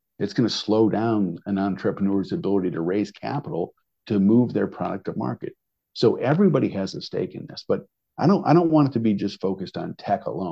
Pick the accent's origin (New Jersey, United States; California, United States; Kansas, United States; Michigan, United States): Michigan, United States; And look, originally I'm from Michigan, right? And I grew up in the 80s where American manufacturing muscle was the envy of the world.